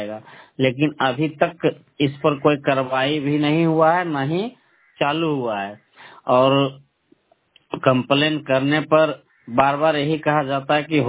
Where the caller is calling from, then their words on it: Lakhisarai, Bihar, India; लखीसराय जिला चानन प्रखंड इटौन पंचायत से बोल रहा हूँ। मेरा गांव में आज से 6-7 साल पहले